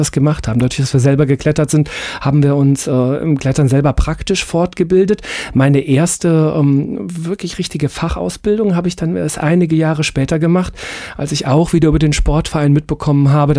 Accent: Rhineland, Germany; weil es gab es damals in den Jahren, zumindest bei uns im Rheinland, noch überhaupt gar nicht.

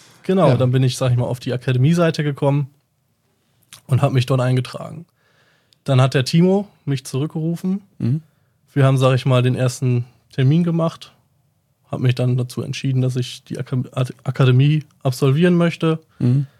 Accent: Stadtlohn, North Rhine-Westphalia, Germany; ich bin in Stadtlohn geboren und aufgewachsen, habe da auch die Realschule gemacht

